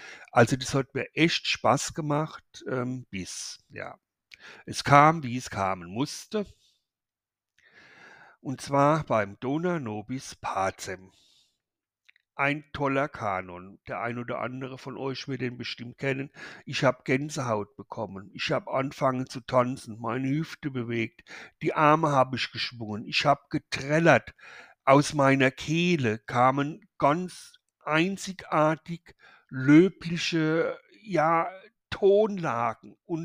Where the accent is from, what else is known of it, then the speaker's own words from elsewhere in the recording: Ludwigshafen, Rhineland-Palatinate, Germany; Ich bin dann bei meinen Eltern, leiblichen Eltern aufgewachsen. Aufgewachsen in der Perle der Südpfalz, Ludwigshafen.